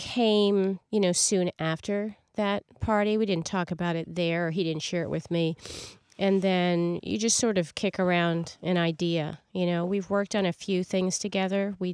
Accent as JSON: {"language": "English", "region": "New York", "country": "United States", "tie": "born or raised there", "said": "It was always something very close to my heart growing up in New York."}